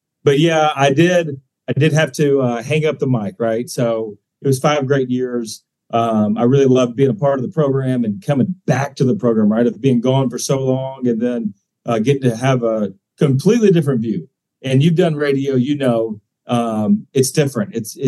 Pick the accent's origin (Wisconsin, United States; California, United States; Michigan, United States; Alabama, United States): Alabama, United States; And look, like I said, I grew up in Alabama fam.